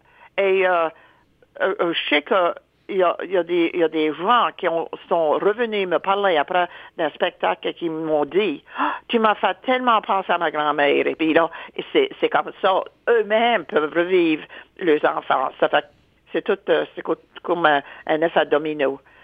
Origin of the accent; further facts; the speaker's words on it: Baie-Sainte-Marie, Nova Scotia, Canada; Tandis que moi, j'ai grandi à la Baie-Sainte-Marie.